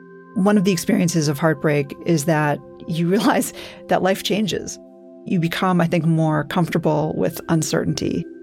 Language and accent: English; New York City, New York, United States; I grew up in New York City.